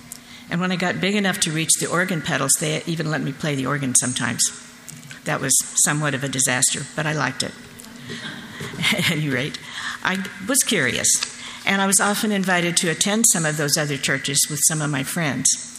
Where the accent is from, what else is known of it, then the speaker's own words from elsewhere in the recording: Oklahoma City, Oklahoma, United States; also born or lived in Buffalo, New York; I was born in Buffalo, New York in 1944 on D-Day, and I grew up in Oklahoma City, Oklahoma.